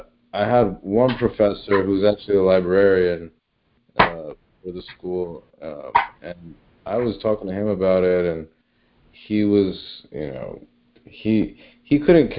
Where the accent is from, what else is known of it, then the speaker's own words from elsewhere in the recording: New York, United States; now in Florida, United States; I'm from Florida, originally from New York.